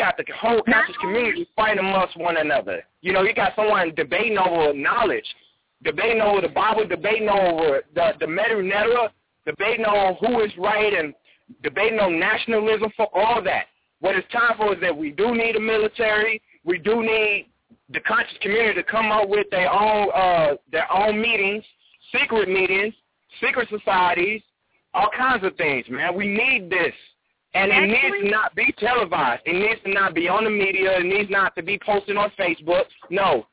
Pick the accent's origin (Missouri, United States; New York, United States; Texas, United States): Missouri, United States; St. Louis; the protests out in my hometown, because I'm from St. Louis, and this is why I'm so heated, because I never thought it would happen there.